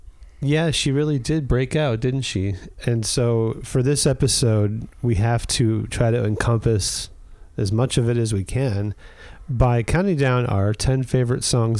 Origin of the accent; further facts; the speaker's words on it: Joliet, Illinois, United States; born there; That's where I was born, too.